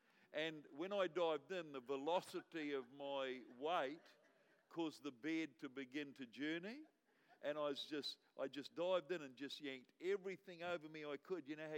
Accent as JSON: {"language": "English", "country": "New Zealand", "said": "But I'm a Kiwi."}